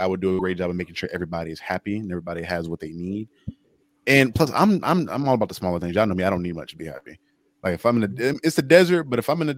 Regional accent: the South, United States; For everyone that doesn't know, I'm from the South, so I'm used to like small town, Southern hospitality where everybody knows each other

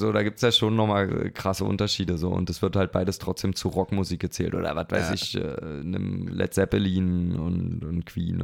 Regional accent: Berlin, Germany; Wie kann man als Berliner ja nicht so Zeug hören? Ja, ich bin halt einfach alt

